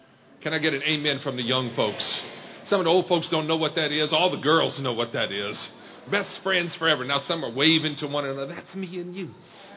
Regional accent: Detroit, Michigan, United States; born there; I was born in Detroit, but I live up in the north, and we don't have that much soul up there

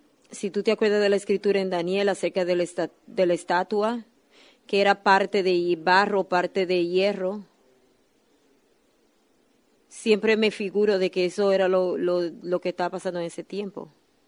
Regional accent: Puerto Rico; yo sé que ahora que soy un ciudadano de Dios, antes de ser un puertorriqueño o ser un ciudadano de los Estados Unidos, yo soy un ciudadano en el reino de Dios

